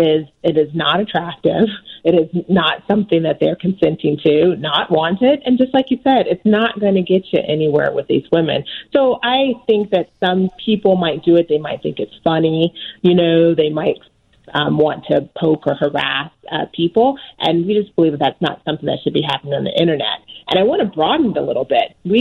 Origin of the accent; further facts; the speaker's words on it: Wisconsin, United States; I'm from the Midwest. I'm actually from next door in Wisconsin, raised there, family still there